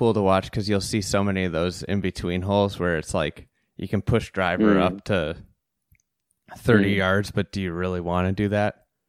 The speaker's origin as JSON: {"language": "English", "country": "United States", "said": "I'm like an American. I'm just an American golfer."}